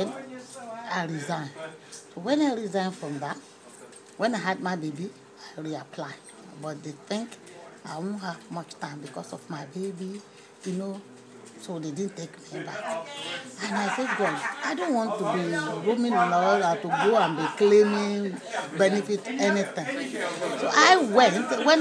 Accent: Nigeria; moved away; I came from Nigeria.

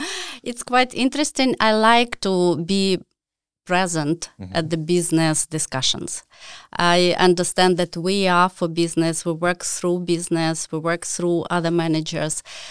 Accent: Ukraine; English is a second language; So the company, and I'm coming from Ukraine, was just developing business and new businesses emerged.

